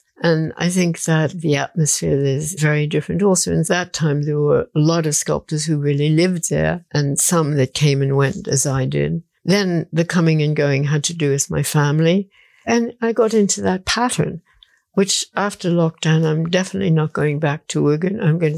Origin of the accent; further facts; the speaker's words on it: United States; no, because I am an American.